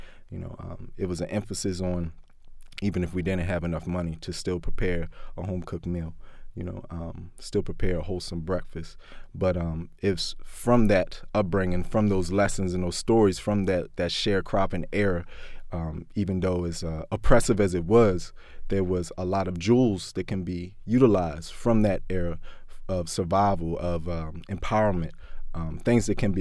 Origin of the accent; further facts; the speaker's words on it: Baltimore, Maryland, United States; growing up in West Baltimore, growing up in Baltimore in general, you notice that there's systemic issues with finding good food